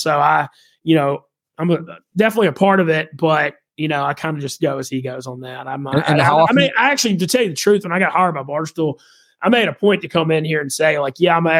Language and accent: English; Monroe, Louisiana, United States; Like, I'm some dude from Monroe, Louisiana, you know, and it used to be just big in the South